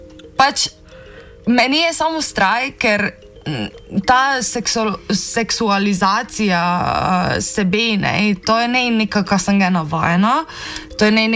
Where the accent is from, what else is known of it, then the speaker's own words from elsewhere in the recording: Mura, Slovenia; samo pač Prekmurci smo ful tak tisto